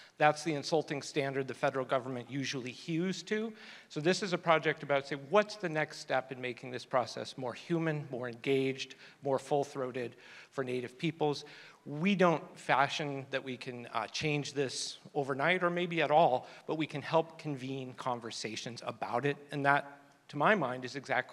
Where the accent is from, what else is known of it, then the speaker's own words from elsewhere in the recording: Omaha, Nebraska, United States; damn it, I'm from Omaha, Nebraska, and I'm proud of that.